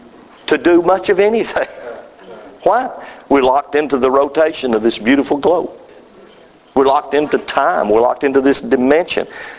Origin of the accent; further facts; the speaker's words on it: Georgia, United States; And I'm just a North Georgia boy. Born. This is my hometown. I was born and raised here. Born and raised on a farm just not far from here.